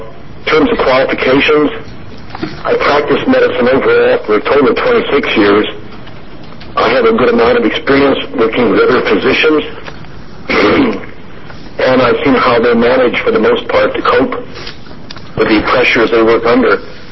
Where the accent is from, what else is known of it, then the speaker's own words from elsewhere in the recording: Medford, Oregon, United States; I'm from Medford.